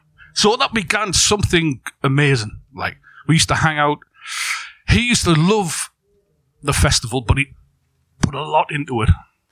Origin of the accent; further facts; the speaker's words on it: Newcastle, North East England, United Kingdom; I'm from Newcastle, you know.